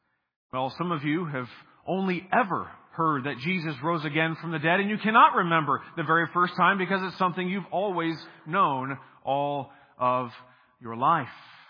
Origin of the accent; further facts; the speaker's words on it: Florida, United States; Now, I am from Florida, which has the most lightning strikes of any state in the country, 20% more than second place Louisiana.